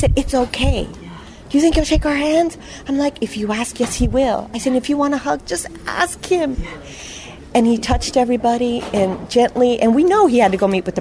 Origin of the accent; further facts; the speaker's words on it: Arlington, Virginia, United States; I'm from Arlington, Virginia, and we met in D.C. both as volunteers.